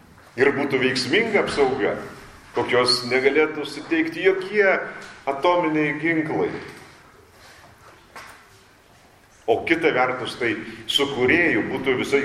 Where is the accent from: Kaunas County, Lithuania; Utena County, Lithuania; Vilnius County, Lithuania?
Utena County, Lithuania; Utena; aš iš Pautenas. Mano šaknis Utenoj. Ten miesti, kur bažnyčia raudonas spalvas.